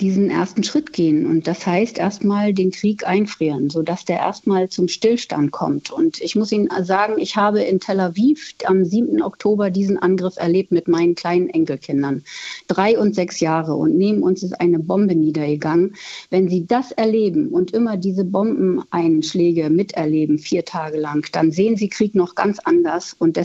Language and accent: German; East Germany, Germany; aber ich bin ja auch ein Kind des Ostens